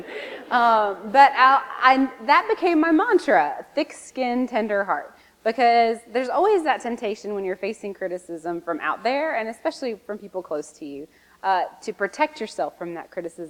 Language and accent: English; the South, United States; growing up in the Bible Belt and having questions and doubts around a lot of what I was taught there in that culture